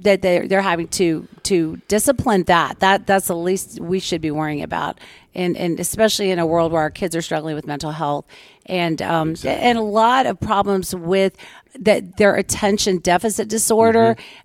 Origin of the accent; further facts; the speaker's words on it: Temple, Texas, United States; I came from Central Texas. Temple, Texas is my home. My parents still live there.